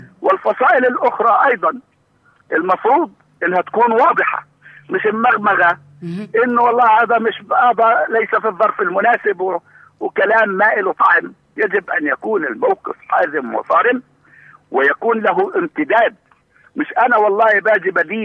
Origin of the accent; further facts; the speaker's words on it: Palestine; أنا واحد فلسطيني،